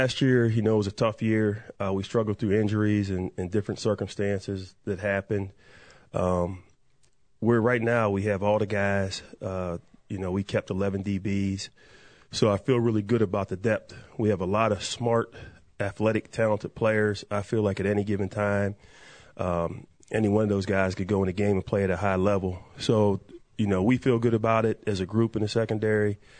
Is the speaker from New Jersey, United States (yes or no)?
no; Pittsburgh, Pennsylvania, United States; now in Minnesota, United States; So it was tough because I grew up in Pittsburgh. You know, I'm still a Steelers fan, but I'm just happy just to have a job in Minnesota.